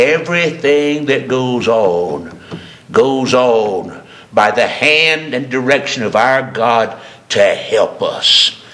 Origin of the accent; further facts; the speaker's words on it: the South, United States; when I was a boy, I was raised in the South, and everywhere we went, from the seventh grade on, we had smoking areas.